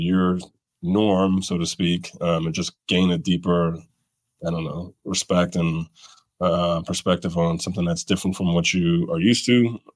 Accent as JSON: {"language": "English", "town": "Queens", "region": "New York", "country": "United States", "tie": "born or raised there", "said": "Yeah, growing up in Queens, like everybody has a mixtape."}